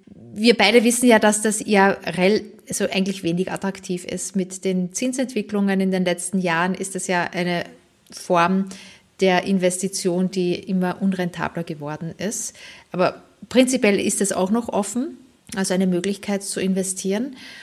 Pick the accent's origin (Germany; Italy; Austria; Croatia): Austria; St. Pölten heißt die, die ist so 40 Kilometer entfernt von Wien, auch eine Studentenstadt und das ist halt eben so meine Heimatstadt.